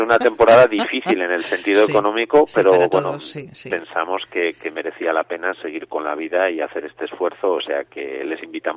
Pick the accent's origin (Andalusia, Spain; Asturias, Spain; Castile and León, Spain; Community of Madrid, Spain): Asturias, Spain; Avilés; Pues yo en concreto, que soy de Avilés, venía a estudiar aquí Derecho, luego comienzo a estudiar Canto.